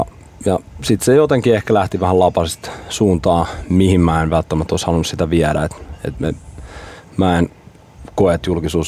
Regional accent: Lahti, Päijät-Häme, Finland; mä oon Lahdesta kotoisin

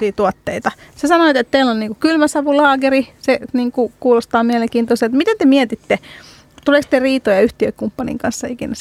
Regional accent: Hungary; Finnish is a second language; now in Finland; meillä Unkarissa, mistä minä olen kotoisin, niin siellä aina syödään kuin juodaan

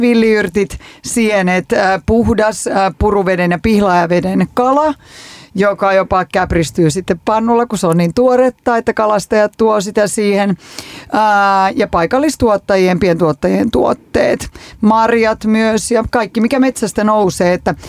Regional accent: Eastern Finland, Finland; miten esimerkiksi siellä meillä päin Itä-Suomessa syödään

